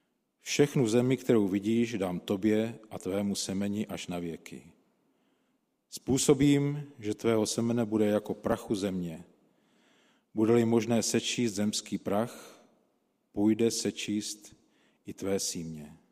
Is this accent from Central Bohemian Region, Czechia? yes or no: no; Suchdol nad Odrou, Moravian-Silesian Region, Czechia; a jsem ze Suchdolu nad Odrou ze Stanice.